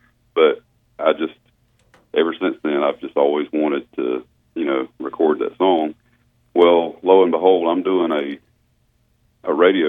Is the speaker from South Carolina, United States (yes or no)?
yes; South Carolina, United States; just not far from where I grew up in South Carolina.